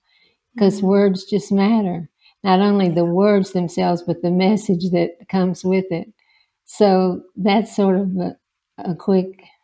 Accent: Montgomery, Alabama, United States; now in Dalton, United States; I did have a broken relationship with my mom growing up in Montgomery, Alabama, and some travels beyond that. But I live presently in Dalton, Georgia

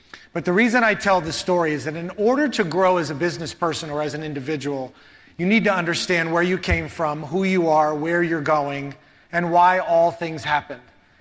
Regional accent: Miami, Florida, United States; the only guy that ever went to Marquette from Miami

